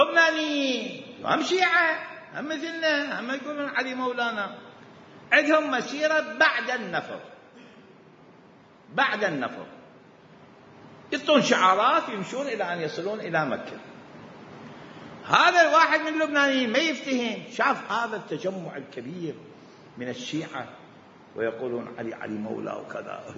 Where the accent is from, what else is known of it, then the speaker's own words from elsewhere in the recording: Sudan; نحن من السودان.